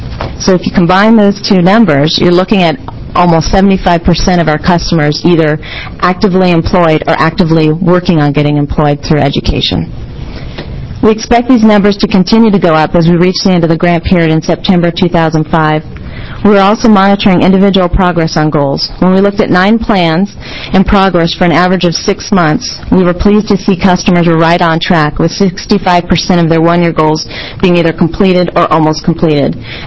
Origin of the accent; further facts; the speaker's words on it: Portland, Oregon, United States; I'm from Portland